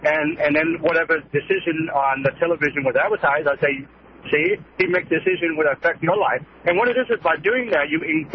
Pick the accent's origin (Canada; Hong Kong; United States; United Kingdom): Hong Kong; I'm from China, from Hong Kong.